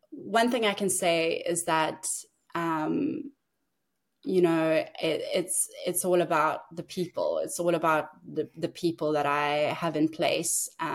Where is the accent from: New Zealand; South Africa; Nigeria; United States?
South Africa; and being South African, I just hadn't had a window into that world.